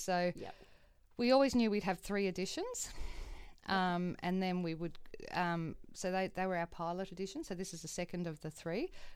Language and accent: English; Griffith, New South Wales, Australia; I grew up in Griffith in New South Wales, and it's like an oven or a freezer, one or the other.